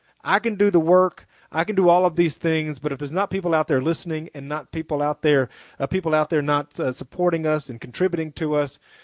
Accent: the South, United States; But I'm a Christian. I'm a Southerner.

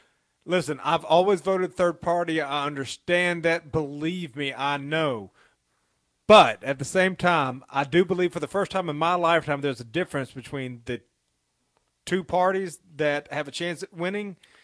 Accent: Tennessee, United States; We're from Tennessee, so we have any number of legitimate American heroes to draw from.

